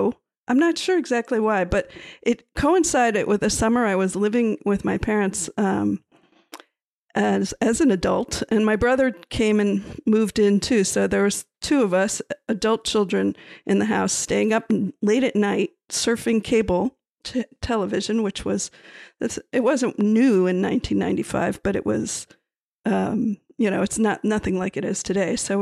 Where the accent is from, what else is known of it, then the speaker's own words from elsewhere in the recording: Miami, Florida, United States; Now, we are from Miami, Florida, so we're, you know, fans of the ocean and of big sailing boats and all that.